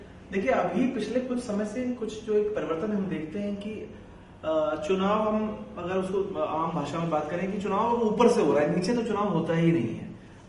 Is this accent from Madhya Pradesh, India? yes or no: no; Uttar Pradesh, India; मैं भी उत्तर प्रदेश से आता हूं